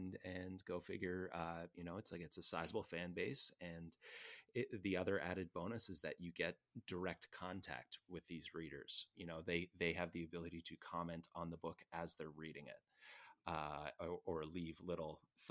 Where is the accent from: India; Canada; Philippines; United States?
Canada; I have a habit of being somewhat critical of myself and critical of my work, and as any Canadian does.